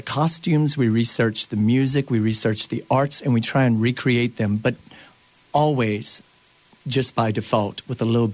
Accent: New Iberia, Louisiana, United States; I grew up in New Iberia, right outside of New Iberia, about a mile from Lydia and Grand Mary, right there.

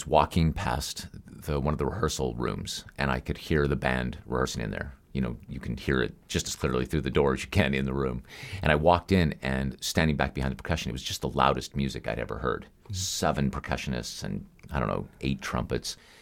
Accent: Nevada, United States; I grew up in Nevada

